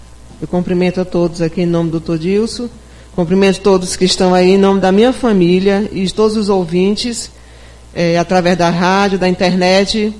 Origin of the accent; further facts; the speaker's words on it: Guadalupe, Piauí, Brazil; Sou de Guadalupe, moro há muitos anos e sempre escuto a mesma coisa.